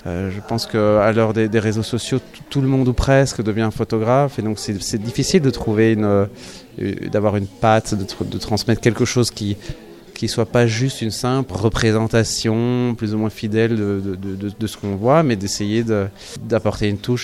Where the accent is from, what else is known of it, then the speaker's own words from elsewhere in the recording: Belgium; now in France; depuis que je me suis installé ici en Provence, je viens de Belgique